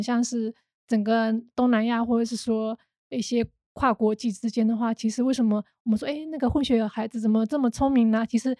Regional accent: Jiangsu, China; accent: Wu; 我们是因为我们是江南人嘛，所以我们的语系算是。吴侬语系

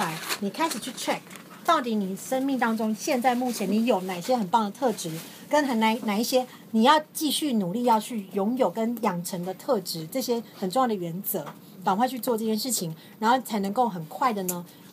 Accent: Taiwan; 我觉得我们台湾人是可以

